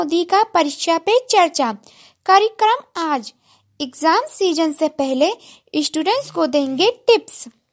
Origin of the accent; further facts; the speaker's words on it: Uttar Pradesh, India; और मैं गोंडा जिले से हूँ।